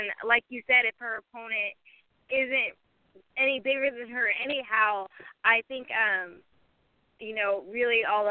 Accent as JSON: {"language": "English", "town": "Phoenix", "region": "Arizona", "country": "United States", "said": "No, you know, I'm from Phoenix, so, I mean, I'm part Spanish. I'm part Hispanic by where I live, for sure."}